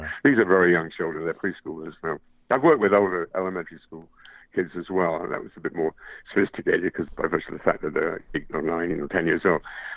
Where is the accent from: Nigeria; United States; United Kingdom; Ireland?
United Kingdom; The idea of eating raw fish to me as a Brit, it's like the fish and chips or whatever.